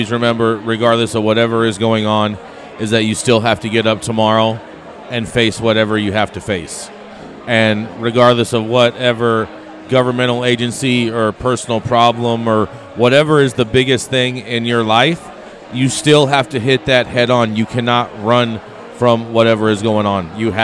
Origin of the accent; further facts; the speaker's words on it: Pittsburg, California, United States; Bay Area. I grew up in the Bay Area. I grew up in Pittsburgh. It's probably about 30 minutes east of Oakland.